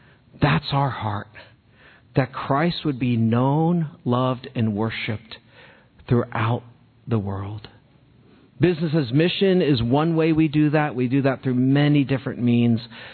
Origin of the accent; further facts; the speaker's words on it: United States; Because I can't go there as an American, but they can.